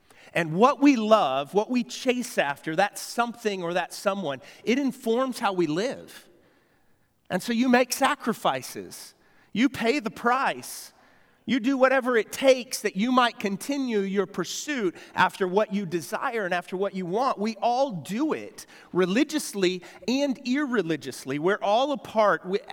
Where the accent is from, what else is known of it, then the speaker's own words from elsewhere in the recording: United States; as an American, I don't quite understand what's going on